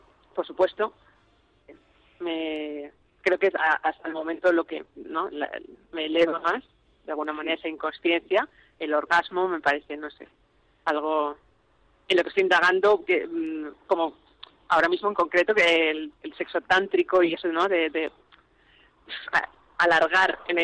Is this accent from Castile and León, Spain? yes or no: yes; Ávila, Castile and León, Spain; also born or lived in Salamanca; yo es que soy de Ávila y me gusta mucho la carne y la ternera y todo eso. Y pues eso, también he nacido en Salamanca, que es de Ávila